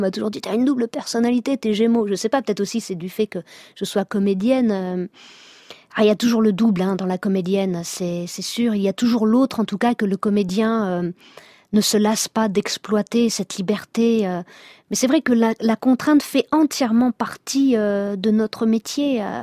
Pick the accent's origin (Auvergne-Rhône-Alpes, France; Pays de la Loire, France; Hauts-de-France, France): Hauts-de-France, France; accent: Northern French; comme je viens du Nord, j'avais l'accent du Nord très prononcé, je n'ai plus mon accent à perdre.